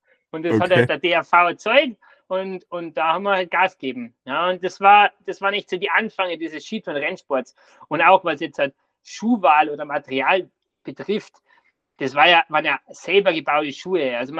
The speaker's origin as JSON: {"language": "German", "town": "Bad Reichenhall", "region": "Bavaria", "country": "Germany", "said": "Genau, also da komme ich her, aus Reichenhall."}